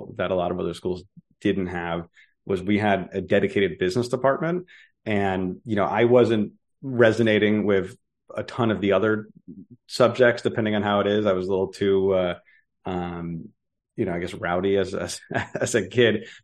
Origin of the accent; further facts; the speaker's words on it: Smithtown, New York, United States; also born or lived in Queens; But I was born in Queens. When I was a baby, moved out to Long Island. I grew up in a town called Smithtown, which is just as exciting as it sounds.